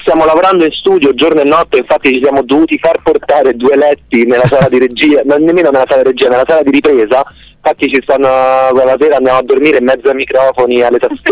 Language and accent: Italian; Rome, Lazio, Italy; ci trovavamo a passeggiare qua, noi siamo di Roma